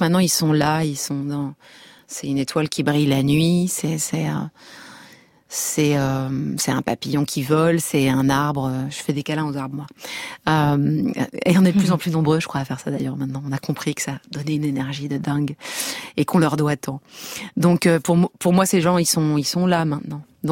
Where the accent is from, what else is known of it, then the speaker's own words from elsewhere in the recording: France; Mais j'ai été élevée en France quand même, donc je suis plus francophone.